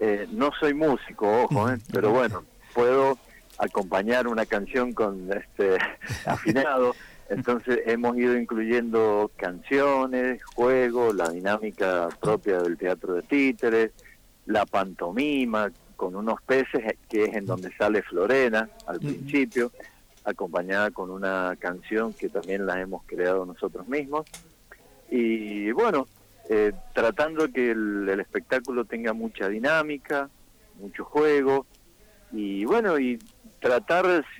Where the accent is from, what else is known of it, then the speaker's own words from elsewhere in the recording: Rivadavia, Mendoza, Argentina; en mi pueblo, yo vivo en Rivadavia, Mendoza, a 60 kilómetros de la capital mendocina